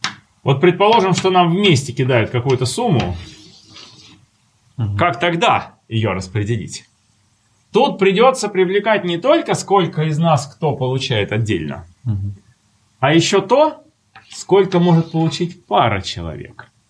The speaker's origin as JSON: {"language": "Russian", "town": "Veliky Novgorod", "region": "Novgorod Oblast", "country": "Russia", "said": "Я из Великого Новгорода, мне берут билет до Москвы"}